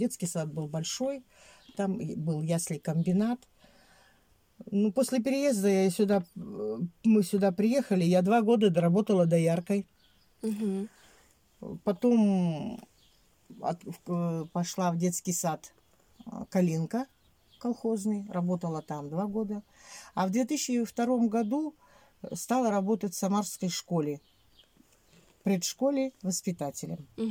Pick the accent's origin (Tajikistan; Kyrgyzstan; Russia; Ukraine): Kyrgyzstan; Osh Region; moved away as an adult; Мы приехали из Республики Кыргызстан в ноябре 1992 года.